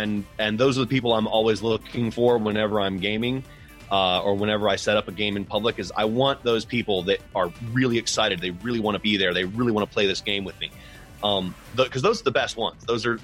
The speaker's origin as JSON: {"language": "English", "town": "Starke", "region": "Florida", "country": "United States", "tie": "born or raised there", "said": "as opposed to out in the little quiet town that I grew up in Stark, with, you know, where it was a 30 or 45 minute drive away."}